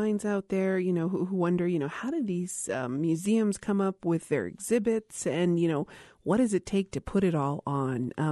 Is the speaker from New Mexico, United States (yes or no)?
yes; Isleta Pueblo, New Mexico, United States; from Isleta Pueblo, and thank you for joining us today.